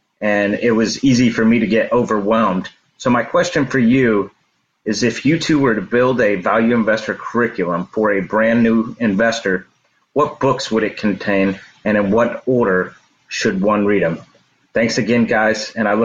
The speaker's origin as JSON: {"language": "English", "town": "Washington", "region": "District of Columbia", "country": "United States", "said": "I'm from Washington, D.C."}